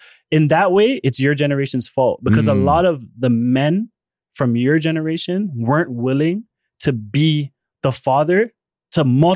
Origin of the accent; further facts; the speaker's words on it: Toronto, Ontario, Canada; that's why I feel it for people from these circumstances who are growing up in Toronto community housing, resulting to making music and doing things like that for money, trapping, whatever it is, because the options were there for real.